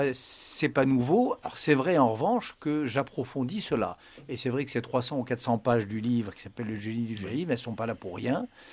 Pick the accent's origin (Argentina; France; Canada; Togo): France; Cela dit, je vous rassure, je suis un Français très heureux de l'être.